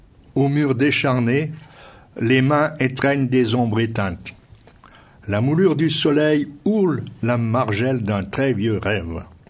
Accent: Le Grand-Lemps, Auvergne-Rhône-Alpes, France; Ici, on est dans le Royan, mais je suis natif de du Grand Lens, dans la plaine de la Bièvre, là-bas, vers la côte Saint-André, tout ça. Complètement différente au niveau état d'esprit. C'est une plaine de cailloux et d'argile.

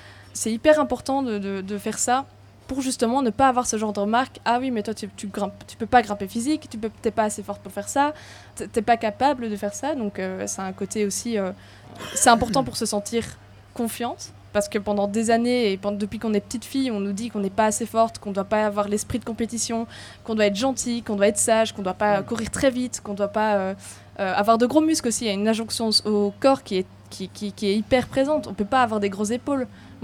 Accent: Fontainebleau, Île-de-France, France; moi je viens de Fontainebleau

